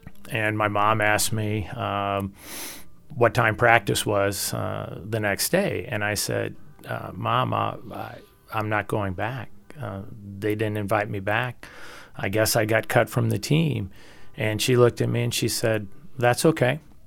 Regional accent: Evansville, Indiana, United States; born there; also born or lived in St. Louis; I was born in Evansville, Indiana.

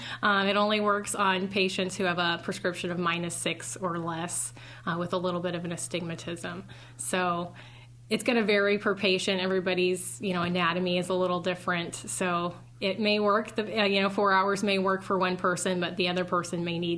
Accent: Storm Lake, Iowa, United States; now in Waukee, United States; Yep, I'm from Storm Lake originally, and I currently live in Waukee.

